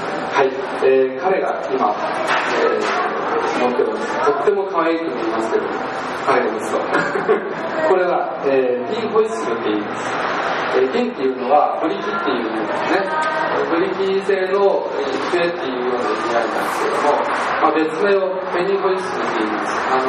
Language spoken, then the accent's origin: Japanese; Ube, Yamaguchi, Japan; 私は実は宇部からやってきたんですけど、山口県の宇部の出身なんですけど